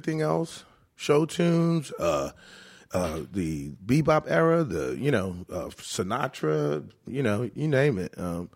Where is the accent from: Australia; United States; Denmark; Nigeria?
United States; Virginia; So I went to my hometown school, Virginia Commonwealth University.